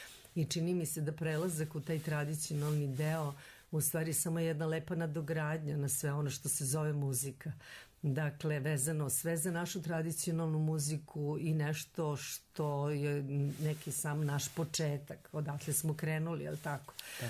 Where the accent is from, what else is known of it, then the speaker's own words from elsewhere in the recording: Niš, Nišava District, Serbia; redom Niš, moj rodni grad u Tvrđavi koji me je primio fantastično